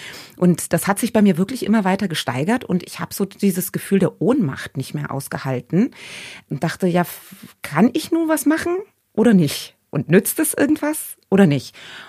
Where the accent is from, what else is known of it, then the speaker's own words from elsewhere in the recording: Thuringia, Germany; Und ich komme so aus Thüringen, da wird halt immer wieder nachgelegt.